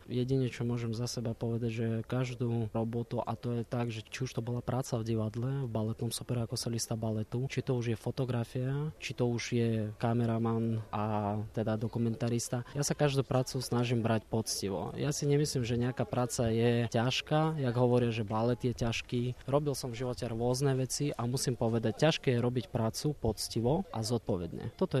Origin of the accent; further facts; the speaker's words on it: Kyiv, Ukraine; moved away as an adult; now in Slovakia; Ja priamo som sa narodil v Kyjeve a v podstate 18 rokov som prežil v Kyjeve, celé detstvo, štúdium. A ako 18 ročný som odišiel vlastne na Slovensko